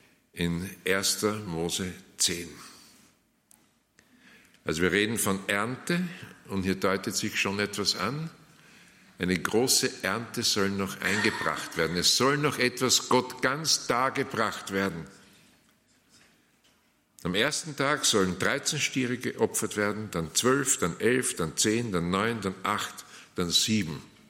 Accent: Austria; Also bei uns in Österreich heißt es ja, wenn man jemanden eingeladen hat, zum Abschied sagt man, ich werde mich schon nur revanchieren.

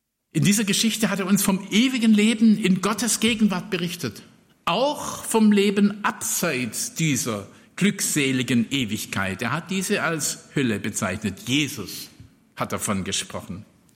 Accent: Stuttgart, Baden-Württemberg, Germany; also vor allem für mich als Stuttgarter, ja, weil wir hatten da keinen Stall.

